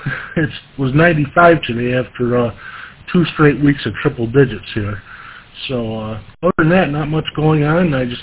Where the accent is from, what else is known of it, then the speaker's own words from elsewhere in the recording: Oneida, New York, United States; moved away; also born or lived in Florida; I was from Oneida, New York originally, and bebopped around New York State quite a bit. I was in Oneida, then, Vernon, and, I lived all over central New York, Shortsville, and spent a few years in Florida, and then back upstate to New York